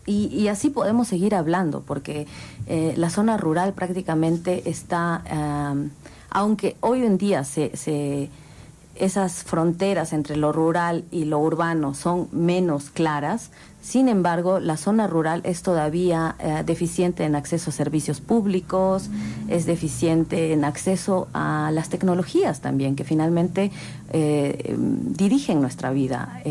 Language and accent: Spanish; Peru; Por ejemplo, en el caso del Perú, yo soy peruana